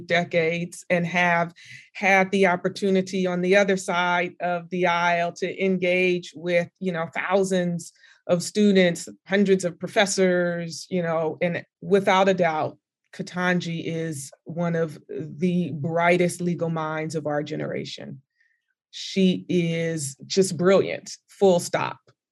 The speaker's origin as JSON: {"language": "English", "region": "California", "country": "United States", "said": "I'm from California, you're from Miami."}